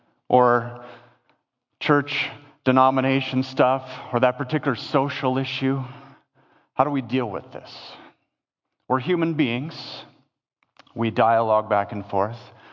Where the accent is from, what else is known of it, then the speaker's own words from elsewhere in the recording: United States; born there; I am a white male. I was born in the United States.